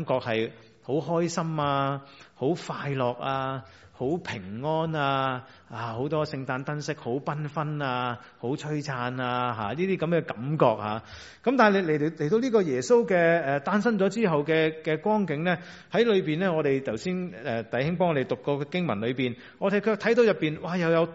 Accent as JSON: {"language": "Cantonese", "town": "Chaozhou", "region": "Guangdong", "country": "China", "said": "好似我哋潮州人講話叽叽咕叽叽嚇"}